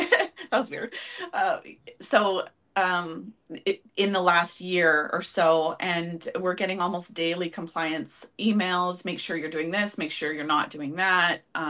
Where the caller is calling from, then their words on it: Stevensville, Ontario, Canada; I am calling from a tiny little town in Ontario called Stevensville. It's right near the Buffalo border.